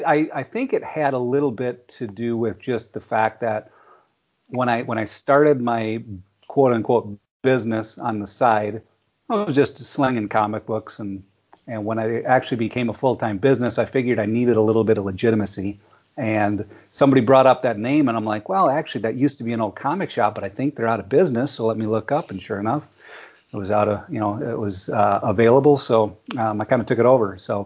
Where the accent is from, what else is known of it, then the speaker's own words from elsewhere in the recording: Wisconsin, United States; I'm not originally from the Twin Cities. I'm from the land of beer and cheese next door.